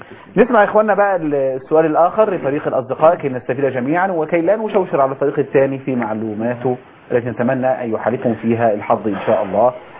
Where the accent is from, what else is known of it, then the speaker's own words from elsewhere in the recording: Egypt; احنا مصريين